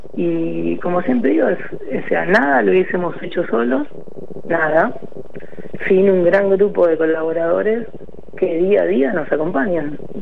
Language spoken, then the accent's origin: Spanish; La Matanza, Buenos Aires Province, Argentina; Yo vengo de La Matanza, de un barrio que se llamaba Villa Unión